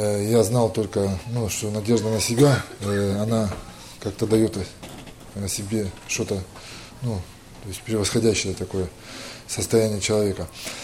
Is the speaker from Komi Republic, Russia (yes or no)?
yes; Komi Republic, Russia; Я родом из Республики Коми, Россия.